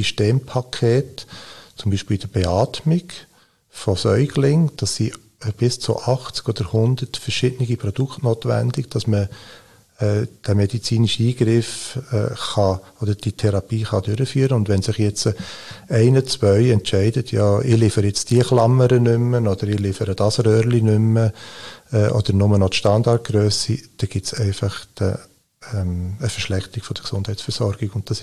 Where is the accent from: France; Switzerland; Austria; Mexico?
Switzerland; als Schweizer Bürger bin ich besorgt